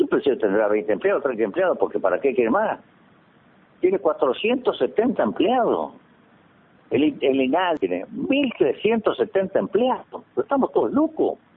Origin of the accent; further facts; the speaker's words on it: Argentina; Pero eso somos los argentinos.